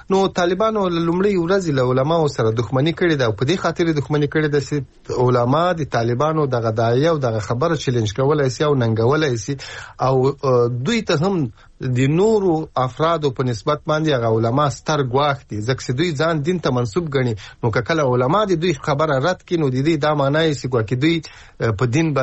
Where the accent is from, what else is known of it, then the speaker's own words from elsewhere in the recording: Ghazni, Afghanistan; زه د غزنی ولایت یم